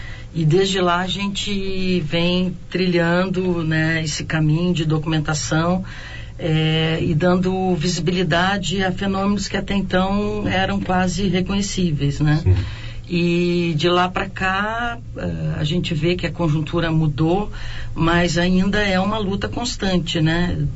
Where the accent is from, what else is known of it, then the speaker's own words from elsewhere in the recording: Porto Alegre, Rio Grande do Sul, Brazil; Sim, eu nasci aqui em Porto Alegre.